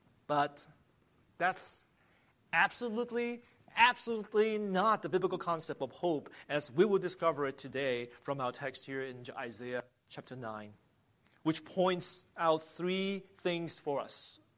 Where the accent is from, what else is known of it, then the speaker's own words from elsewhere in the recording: Hong Kong; growing up in Hong Kong, I have always enjoyed beautiful Christmas lights in the city.